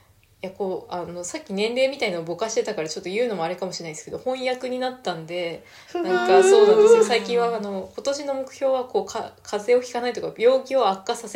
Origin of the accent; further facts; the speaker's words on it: Hokkaido, Japan; 私なんかあんまりその2人のように面白いことがなくて、普通に北海道生まれ北海道育ちで、北海道で仕事を決めて、うん、まあ、大学も北海道だったんで、